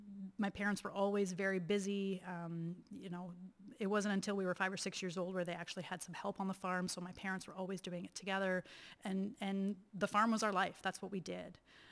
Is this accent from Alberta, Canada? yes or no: no; Auburn, Ontario, Canada; I was born and raised just outside of Auburn, Ontario, on a dairy farm. My parents were immigrants. I'm a first generation Canadian.